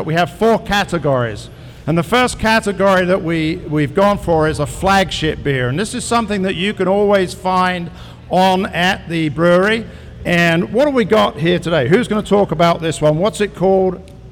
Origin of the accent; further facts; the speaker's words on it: United Kingdom; I'm the Brit, by the way.